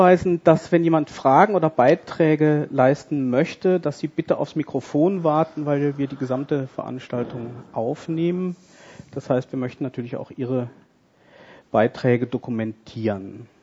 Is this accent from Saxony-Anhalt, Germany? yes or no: no; Cologne, North Rhine-Westphalia, Germany; now in Vienna, Austria; Also ich komme ja aus Kölle. Also Köln auf Hochösterreichisch.